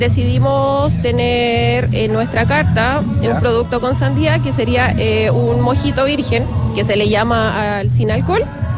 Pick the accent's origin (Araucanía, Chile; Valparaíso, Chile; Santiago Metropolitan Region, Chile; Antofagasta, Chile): Santiago Metropolitan Region, Chile; Paine; Sí, somos de Paine, específicamente de Champa.